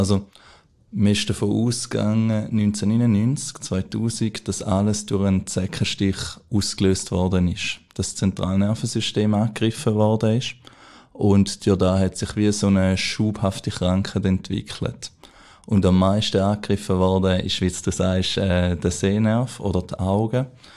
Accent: Mühlen, St. Gallen, Switzerland; ich komme aus Mühlen, das ist so ein kleines Dorf zwischen St. Gallen und am Bodensee. Ja, halt eben, es ist dort so ein bisschen beschaulich und jeder kennt jeden

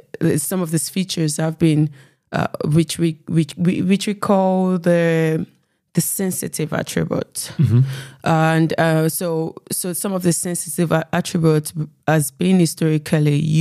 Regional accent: Nigeria; I am Nigerian

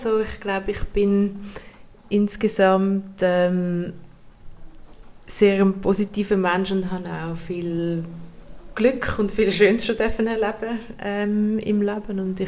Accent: Switzerland; born there; ich bin hier in der Schweiz geboren. Meine Mami ist Schweizerin aus dem Thurgau. Mhm. Kommt aus einer Bauernfamilie, eigentlich in einem relativ kleinen Dorf in der Nähe von Frauenfeld.

